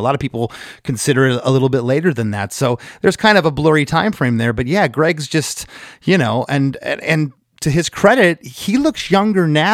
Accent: Port Charlotte, Florida, United States; I came from Port Charlotte, Florida.

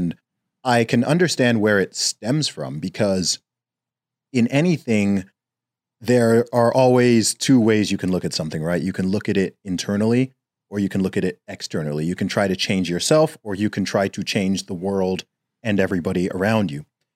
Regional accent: Saudi Arabia; I grew up in Saudi Arabia

